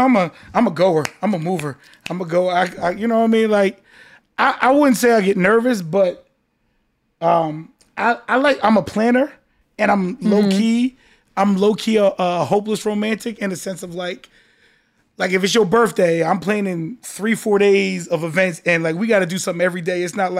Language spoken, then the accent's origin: English; New Jersey, United States; now in Miami, United States; I'm from Jersey. You already know all day. I live in Miami.